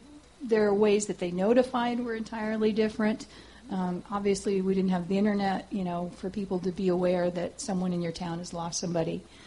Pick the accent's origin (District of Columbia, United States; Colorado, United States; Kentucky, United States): Colorado, United States; born there; also born or lived in Oregon; But I was born in Colorado, raised my kids in Oregon, so there's kind of a pattern there. I migrated from the cold to the mild, and I like the hot.